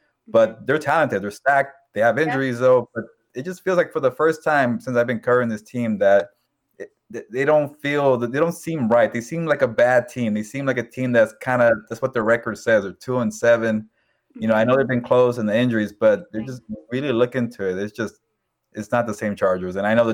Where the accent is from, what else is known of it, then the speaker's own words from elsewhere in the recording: Los Angeles, California, United States; I grew up in Los Angeles though. So when they told me there was a position to be the full-time beat writer, the number one guy, going back home, I was like, okay, I'll jump on that.